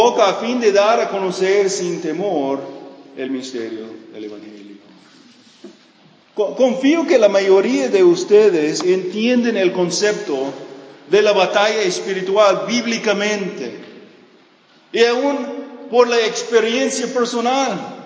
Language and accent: Spanish; Mochicahui, Sinaloa, Mexico; Y tú puedes tomar una parte importante en el ministerio en Mochicahui, aun si no puedes encontrar mi pueblito en el mapa de Sinaloa.